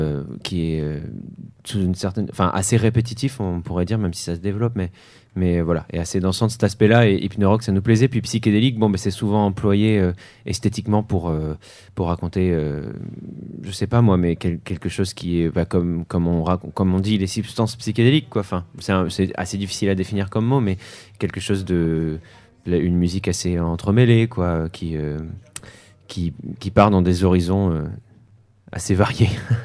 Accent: Montpellier, Occitanie, France; j'ai grandi à Montpellier

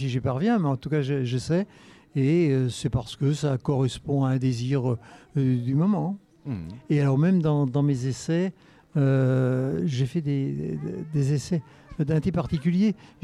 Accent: Centre-Val de Loire, France; Parce que je suis né, j'ai vécu mon enfance en Sologne.

